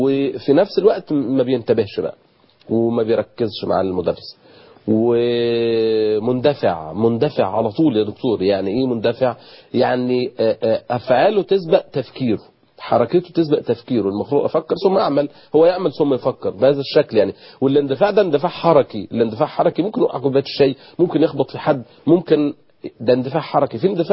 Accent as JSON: {"language": "Arabic", "country": "Egypt", "said": "عندنا في مصر"}